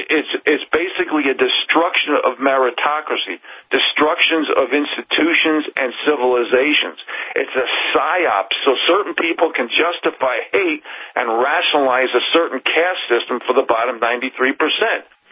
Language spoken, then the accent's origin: English; United States; Being an American is not a spectator sport.